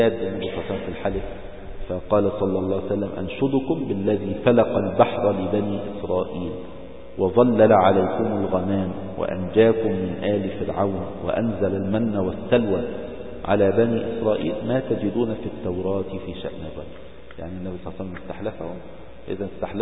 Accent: Egypt; عندنا في مصر أيضا الأديرة القديمة

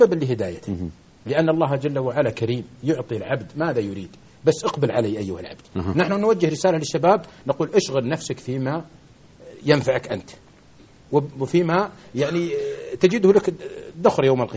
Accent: Al-Ahsa, Eastern Province, Saudi Arabia; يجمعون الشباب عندنا في الأحساء حواري وأحياء واسعة ما فيها بيوت

